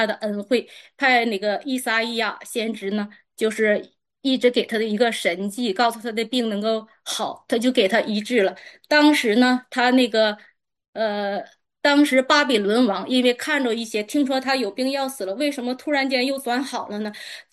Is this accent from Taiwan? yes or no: no; Northeast China, China; accent: Northeastern Mandarin; 用我们东北话说有点飘